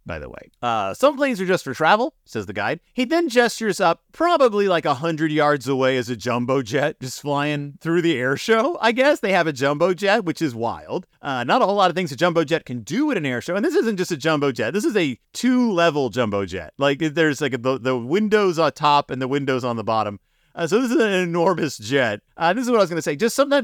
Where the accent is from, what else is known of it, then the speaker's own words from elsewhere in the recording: Spring, Texas, United States; Fun fact, I'm from Spring, Texas, which is not a city. It is a census-designated area just north of the city of Houston.